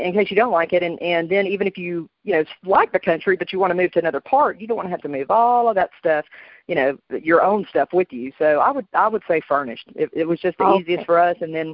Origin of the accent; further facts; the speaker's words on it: Southern United States, United States; accent: Southern drawl; now in Panama; like I'm from the South, obviously, so my dialect, my drawl, whatever you want to call it, my accent is different. So being here in Panama